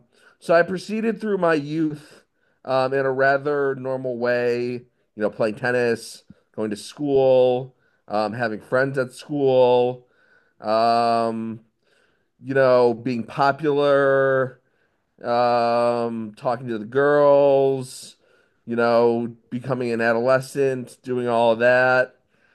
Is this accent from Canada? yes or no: no; Eden, New York, United States; also born or lived in Buffalo; I was born in the Elmwood Village. So I say I'm from Buffalo, even though I moved out to Eden when I was about 9 months old. And that's where I currently reside.